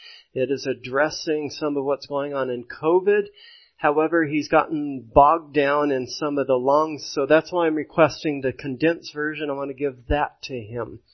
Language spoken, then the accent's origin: English; Lakewood, Colorado, United States; We were born and raised Roman Catholic. I'm child number 10 of 11. We were raised in Lakewood, Colorado.